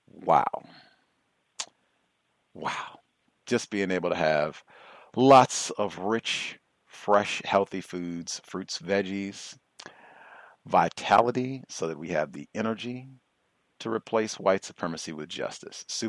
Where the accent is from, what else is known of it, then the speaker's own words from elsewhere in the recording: Virginia, United States; That is not something that I ate growing up in Virginia.